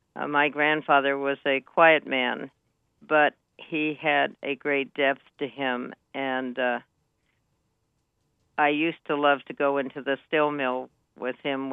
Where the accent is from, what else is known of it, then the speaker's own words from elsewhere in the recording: Pennsylvania, United States; also born or lived in Ohio; Well, I started life in Ohio, but at a young age grew up and spent the rest of my days in Pennsylvania.